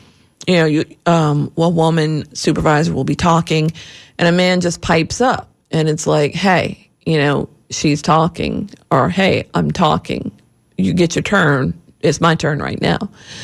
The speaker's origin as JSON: {"language": "English", "region": "the South", "country": "United States", "tie": "born or raised there", "said": "Apparently in the South, and I grew up in the South, so I know this is true."}